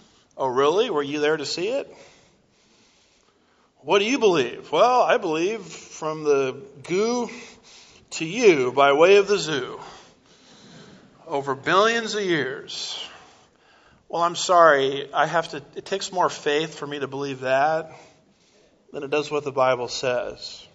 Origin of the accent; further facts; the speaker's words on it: United States; I'm an American. We're very impatient.